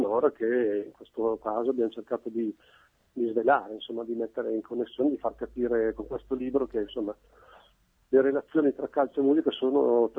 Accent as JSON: {"language": "Italian", "town": "Piacenza", "region": "Emilia-Romagna", "country": "Italy", "said": "sono di Piacenza da mille generazioni"}